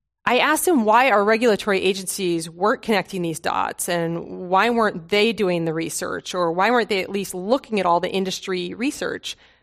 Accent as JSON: {"language": "English", "region": "Maine", "country": "United States", "tie": "born or raised there", "said": "Shelley Pingree, a congresswoman from Maine, my home state"}